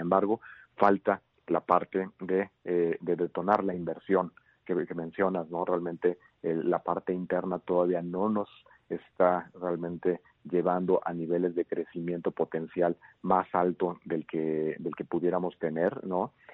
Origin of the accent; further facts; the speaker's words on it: Mexico; como mexicanos tendemos a ver las cosas